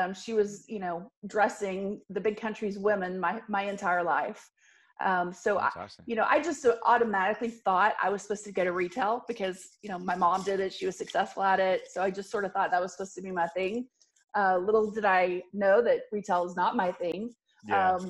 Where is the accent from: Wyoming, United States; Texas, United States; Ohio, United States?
Texas, United States; Abilene; Well, I'm a self-proclaimed small town Texas girl. Born and raised in Abilene, Texas, which if you don't know anything about Abilene, it's a tiny little church town, church on every corner.